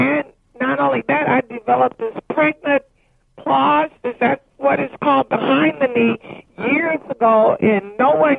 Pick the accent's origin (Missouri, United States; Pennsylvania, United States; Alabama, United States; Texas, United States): Texas, United States; Houston; Houston, Texas.